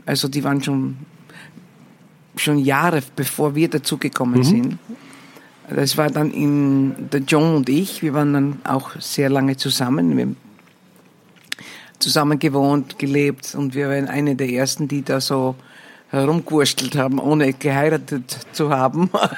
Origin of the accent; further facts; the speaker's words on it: Styria, Austria; now in Netherlands; Steirerin, gell?